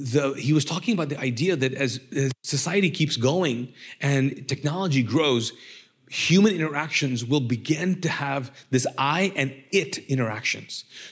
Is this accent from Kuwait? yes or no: yes; Kuwait; I grew up in the Middle East and I grew up in not like poor Middle East. I grew up in Kuwait, which is one of the most richest countries in the world.